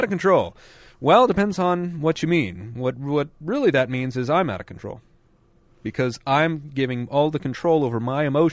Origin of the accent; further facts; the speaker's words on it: Atlanta, Georgia, United States; And we're from Atlanta, and Waffle Houses are everywhere.